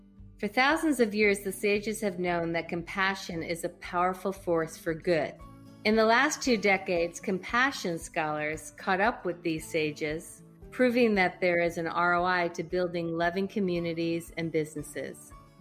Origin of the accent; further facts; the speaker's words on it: Owego, New York, United States; I'm from Owego, New York, where is near where you're all living now. So I love the upstate New York connection.